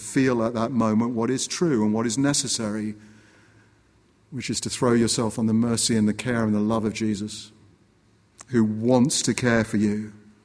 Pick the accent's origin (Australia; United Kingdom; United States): United Kingdom; But of course, I couldn't admit it, being British.